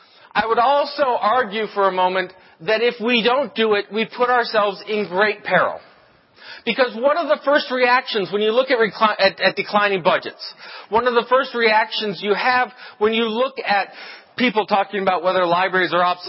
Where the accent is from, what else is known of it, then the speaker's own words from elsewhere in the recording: Ohio, United States; You know, I grew up in Ohio.